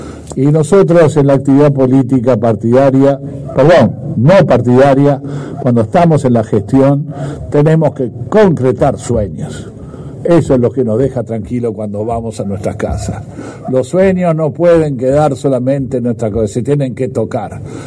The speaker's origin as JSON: {"language": "Spanish", "country": "Uruguay", "said": "Y no importa de qué partido somos todos solidarios, esa es nuestra matriz como uruguayos."}